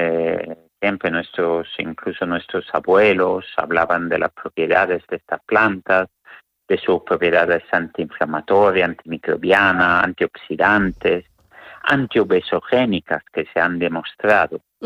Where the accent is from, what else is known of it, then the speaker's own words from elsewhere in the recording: Italy; now in Spain; yo no soy de Granada, soy italiano